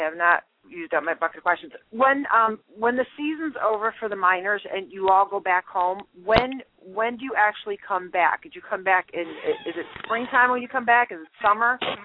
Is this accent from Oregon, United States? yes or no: yes; Oregon, United States; Yeah, I'm originally from Oregon.